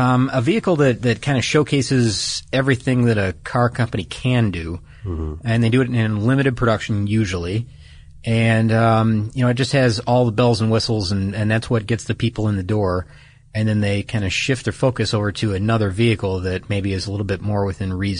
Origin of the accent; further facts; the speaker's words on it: Detroit, Michigan, United States; the reason that one stands out to me is because I'm from Detroit